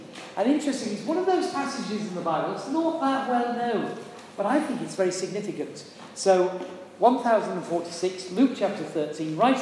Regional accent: Yorkshire and the Humber, United Kingdom; I'm a Yorkshireman

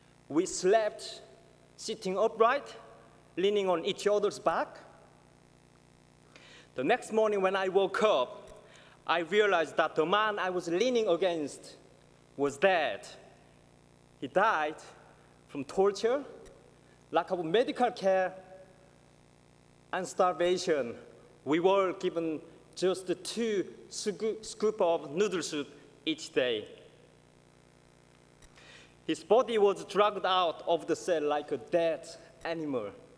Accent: North Korea; growing up in North Korea.

